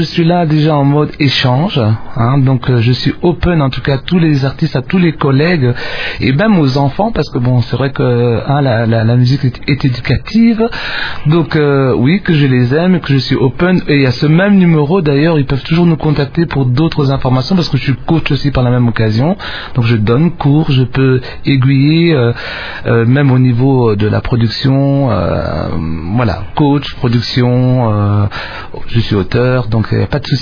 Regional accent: Geneva, Switzerland; born there; je suis congolaise, mais je suis née à Genève, mon père est ambassadeur, on a énormément voyagé

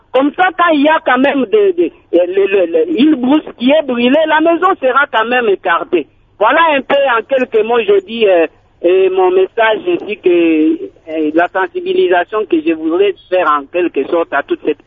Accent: Kazumba, Kasaï-Central, DR Congo; parce que récemment, chez moi, à Kazumba, il y a eu l'incendie causé par le feu de bouche.

